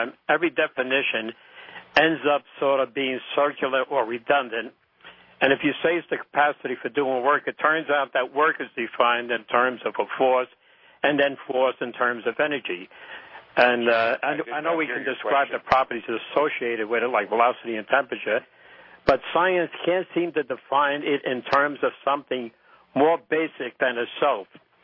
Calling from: New York, United States; Oh, this is … from Long Island.

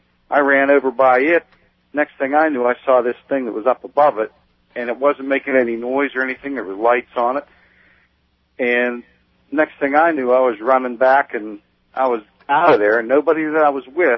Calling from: Pittsburgh, Pennsylvania, United States; I'm outside of Pittsburgh, PA.

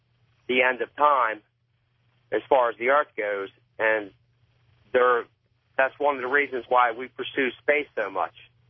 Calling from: Wilmington, Delaware, United States; Wilmington, Delaware.

